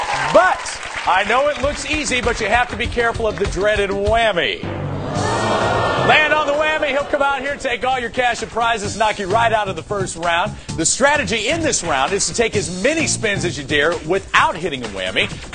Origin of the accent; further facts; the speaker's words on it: St. Louis, Missouri, United States; Cynthia, we come to you from my hometown of St. Louis, Missouri.